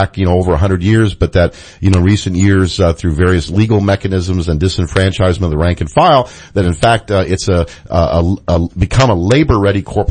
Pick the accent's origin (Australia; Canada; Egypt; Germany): Germany; now in United States; I am from Germany originally, so I'm very familiar with single payer health care system, and unfortunately had to live under this American-style corporate system for many years.